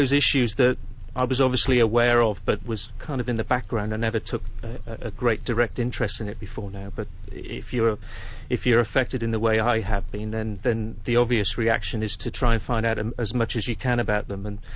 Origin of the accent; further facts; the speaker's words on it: Cardiff, Wales, United Kingdom; I'm back with my parents in my hometown of Cardiff.